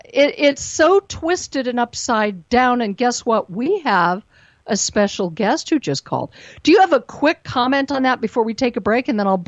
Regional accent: United States; I'm not just a Jew, I'm an American, I'm female, I'm an individual.

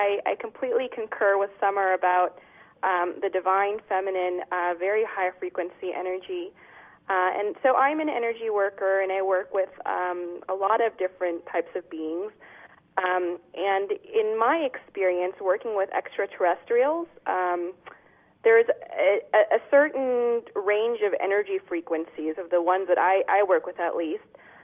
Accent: Portland, Oregon, United States; I'm visiting from Portland, Oregon. I'm here at the ranch.

